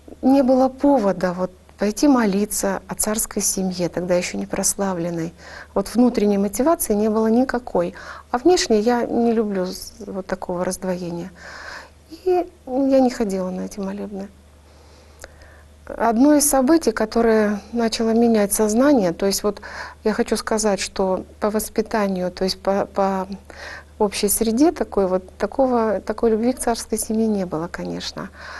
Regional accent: Ural, Russia; этот вокзал служит их по сих пор в моем родном городе, как и во всех других городах уральских.

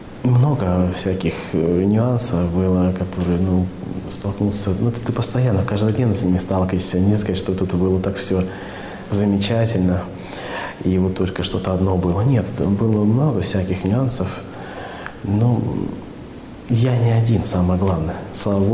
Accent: Karaganda, Karaganda Region, Kazakhstan; в городе Караганде, откуда я родом

